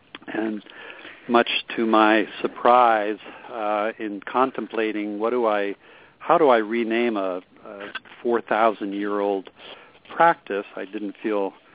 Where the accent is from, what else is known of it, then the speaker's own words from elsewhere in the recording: East Coast, United States; Growing up on the East Coast, I was not necessarily invited to get to know myself.